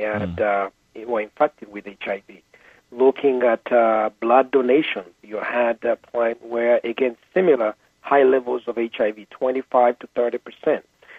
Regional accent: Uganda; I was born raised in Africa, born raised in Uganda, East Africa, by Lake Victoria. I did go to school in Uganda.

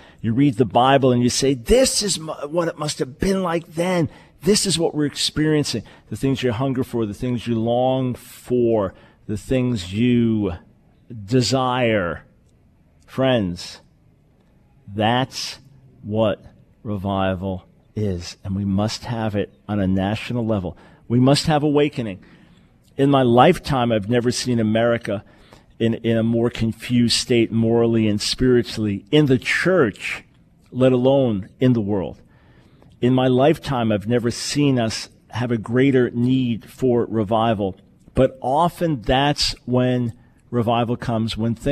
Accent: New York, United States; also born or lived in South; Growing up in New York, in the churches in New York, we didn't have that concept of holding a revival.

